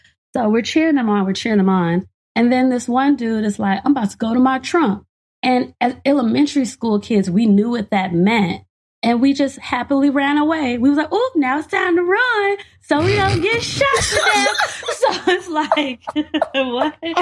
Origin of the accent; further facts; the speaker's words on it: Gary, Indiana, United States; growing up in Gary, Indiana, during the 90s, when it was the murder capital of the world